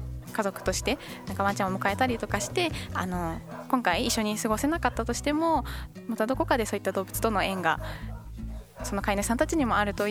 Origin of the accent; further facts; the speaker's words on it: Sendai, Miyagi, Japan; 私は仙台出身です。